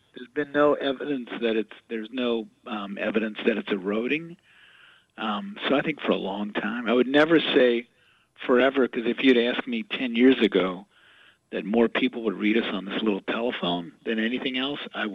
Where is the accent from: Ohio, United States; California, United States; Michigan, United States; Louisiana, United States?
Louisiana, United States; New Orleans; And as a kid growing up in New Orleans, I had access to only two newspapers, the Stateside and the Times-Picayune.